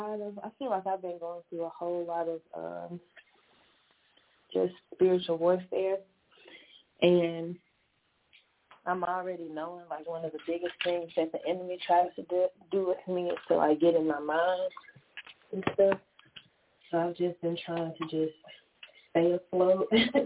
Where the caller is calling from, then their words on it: Alabama, United States; calling from Alabama.